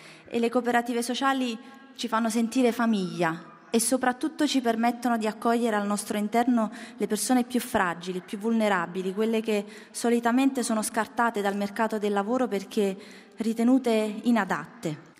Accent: Southern Italy, Italy; Noi siamo del Sud, come lei. Ci funziona prima il cuore e poi la testa.

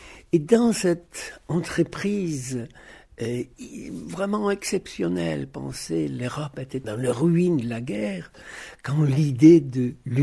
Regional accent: Poland; Je suis polonais

